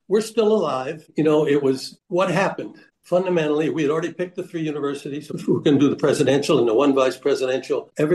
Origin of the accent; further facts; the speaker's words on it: Reno, Nevada, United States; You know, I grew up in Reno, Nevada, and I can remember when people weren't looking, we would sneak into one of the casinos and put nickels in.